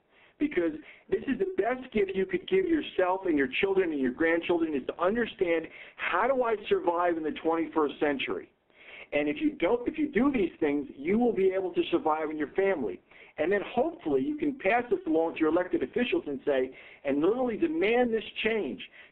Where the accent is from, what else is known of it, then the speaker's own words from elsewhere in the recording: Newark, New Jersey, United States; But I grew up in the hood. I grew up in Newark, New Jersey, all right?